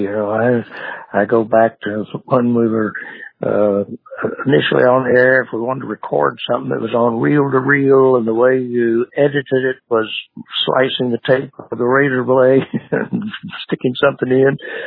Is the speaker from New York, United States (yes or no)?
no; Lexington, Kentucky, United States; And soon after, we added a station in my hometown of Lexington, Kentucky